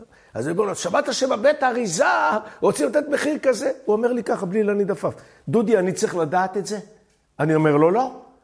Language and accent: Hebrew; Jerusalem, Jerusalem District, Israel; אני בחיים לא הייתי חקלאי, אני גדלתי בירושלים